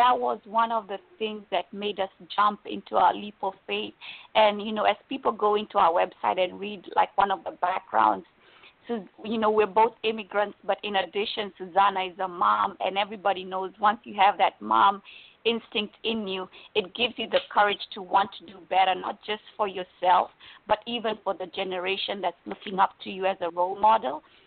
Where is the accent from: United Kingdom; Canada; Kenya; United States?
Kenya; I'm from Kenya. And we come from our heritage where we believe in natural recipes, herbs and oils and those kind of formulas.